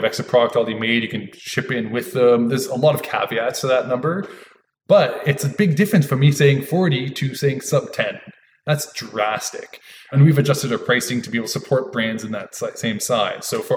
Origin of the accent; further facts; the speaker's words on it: Canada; We can do it too for you up here in Canada. And because we're Canadian, we are a little bit less.